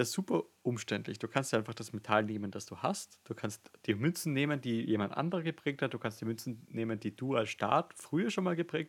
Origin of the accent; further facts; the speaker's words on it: Vienna, Austria; Ich bin halt jetzt einfach hier wieder zurück in Wien. Genieße meine Heimatstadt sehr